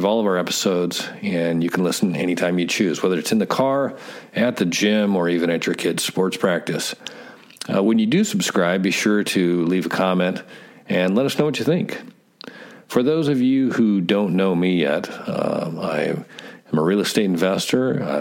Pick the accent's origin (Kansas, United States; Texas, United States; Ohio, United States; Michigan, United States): Kansas, United States; Kansas City; I grew up back in Kansas in suburbia, Kansas City